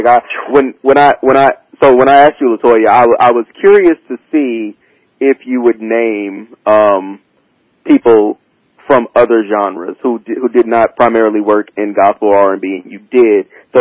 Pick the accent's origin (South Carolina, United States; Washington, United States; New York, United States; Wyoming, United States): South Carolina, United States; My family's AME, and I'm from South Carolina, so I'm from the South.